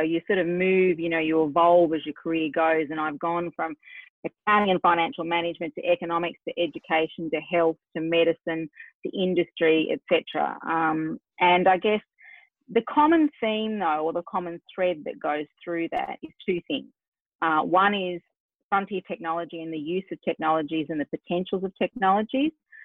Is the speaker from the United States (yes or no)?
no; Australia; accent: Australian; my funny accent obviously is Australian, and I'm very proudly of Australian.